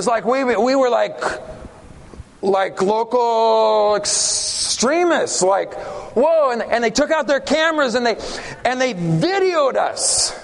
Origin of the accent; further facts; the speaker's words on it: Oregon, United States; I'm from Oregon, grew up in Oregon.